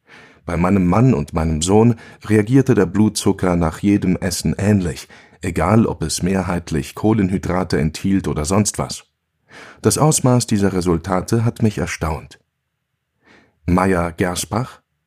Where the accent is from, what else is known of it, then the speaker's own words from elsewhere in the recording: Basel-Stadt, Switzerland; Ich bin unten im Tal aufgewachsen, im Arbeiterquartier am Fuß vom Bruderholz. Im gleichen Haushalt mit der Urgroßmutter und der Großmutter, die Gemüse aus dem Schrebergarten kochten.